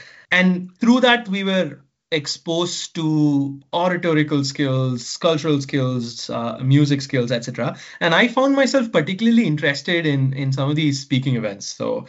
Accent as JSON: {"language": "English", "town": "Chennai", "region": "Tamil Nadu", "country": "India", "tie": "born or raised there", "said": "I was born and raised in Chennai, you know, the city that both you and I come from."}